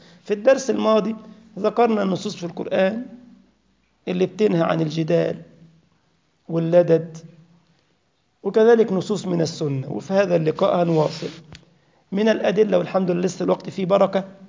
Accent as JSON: {"language": "Arabic", "country": "Egypt", "said": "زي عندنا في مصر يقول لك المية تكدب الغطاس"}